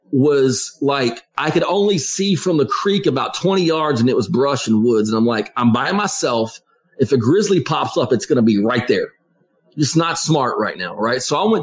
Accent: Orange, Texas, United States; I'm from Orange, Texas. We don't have bears here. We got occasional bears come from Louisiana.

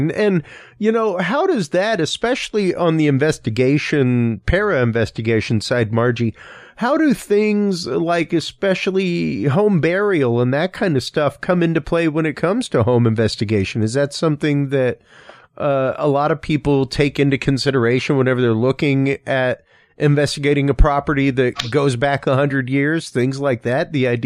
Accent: Houston, Texas, United States; growing up in Houston, especially having family from the Channel View Crosby area, where I grew up, the property where I grew up was actually probably about 2 miles as the crow flies from the Newport subdivision

